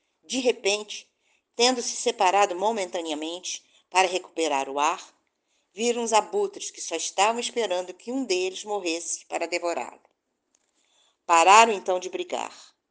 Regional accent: Rio de Janeiro, Brazil; sou da cidade do Rio de Janeiro.

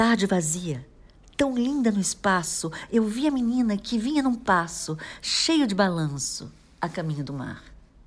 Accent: Rio de Janeiro, Brazil; eu sou do Rio de Janeiro.

